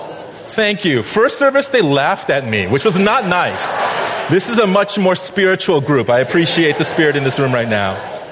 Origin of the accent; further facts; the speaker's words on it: Connecticut, United States; I grew up in Connecticut. My school was not diverse at all. I was the only Korean kid in my grade.